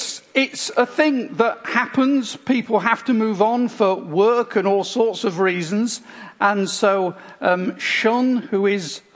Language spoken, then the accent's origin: English; Yorkshire and the Humber, United Kingdom; I am from Yorkshire, not from Hull, but Hull, East Riding.